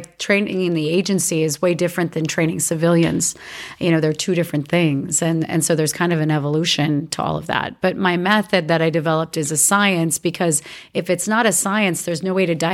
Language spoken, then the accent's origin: English; Minnesota, United States; But I used to shoot in my backyard. And I'm from Minnesota. That's what you do.